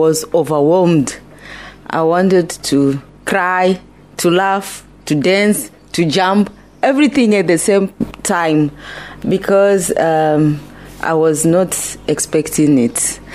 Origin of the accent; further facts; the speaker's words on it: Zimbabwe; I am originally from Zimbabwe